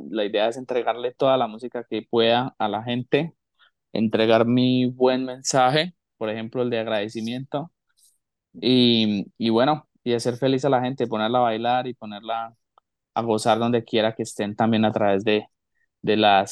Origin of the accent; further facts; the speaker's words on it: Medellín, Antioquia, Colombia; Yo soy de Medellín, Antioquia.